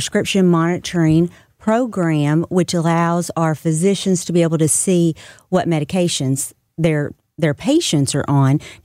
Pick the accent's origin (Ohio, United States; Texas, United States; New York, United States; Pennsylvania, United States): Texas, United States; Dallas; also born or lived in Memphis / California / Florida; I grew up in trailer parks across, I've lived California to Florida, but I was born in Memphis, spent my youngest years in Dallas, and we traveled since then.